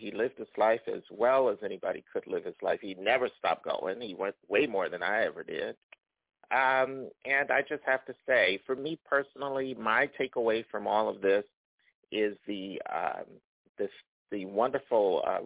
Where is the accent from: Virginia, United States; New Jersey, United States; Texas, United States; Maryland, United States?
New Jersey, United States; and I was growing up in New Jersey, and went on and did a whole bunch of other things.